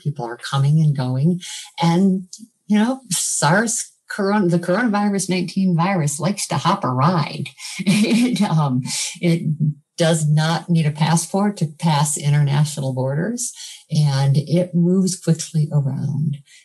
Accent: Michigan, United States; When we look at what's going on in Michigan, which is my home state, by the way

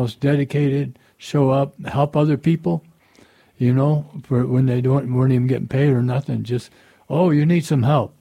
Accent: Los Angeles, California, United States; Yeah, we were both from the East

